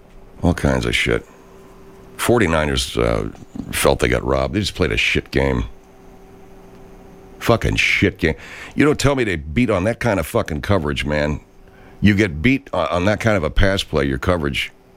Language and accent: English; Los Angeles, California, United States; It's a funky town, man. L.A., my hometown. It's a funky town.